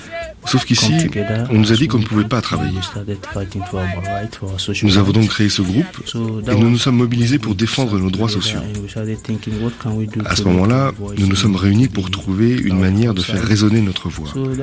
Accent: Nigeria; also born or lived in Libya; now in Hamburg, Germany; Je viens du Nigeria et j'ai 35 ans.

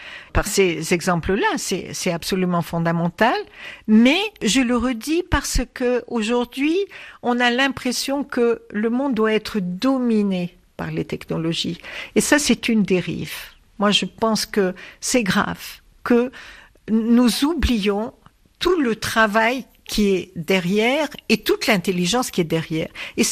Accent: Tunisia; Et en tant que Tunisienne, j'ai eu l'occasion de travailler avec des collègues français

